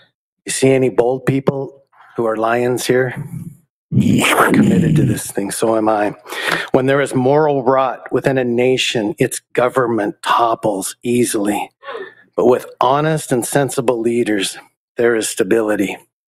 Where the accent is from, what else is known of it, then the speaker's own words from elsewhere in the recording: Wickenburg, Arizona, United States; I'm from Wickenburg.